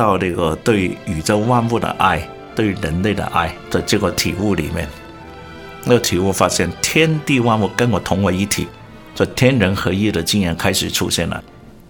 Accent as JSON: {"language": "Chinese", "country": "Hong Kong", "tie": "born or raised there", "said": "我香港长大的，跟他没关系的应该。"}